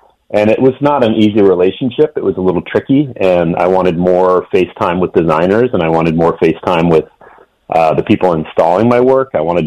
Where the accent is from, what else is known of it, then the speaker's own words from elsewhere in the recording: Vermont, United States; also born or lived in Seattle, Washington; I'm originally from Vermont, but I grew up in Seattle and in Vermont as well, which is kind of a strange bi-coastal situation.